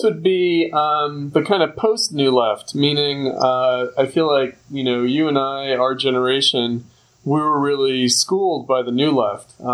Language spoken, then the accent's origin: English; New York City, New York, United States; I grew up in New York, so I went to the anarchist bookstore in Manhattan.